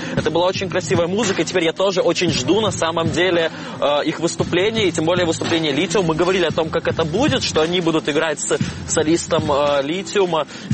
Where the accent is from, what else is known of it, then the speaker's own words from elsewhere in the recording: Crimea, Ukraine; Это вот недалеко от моего родного города, недалеко от Керчи.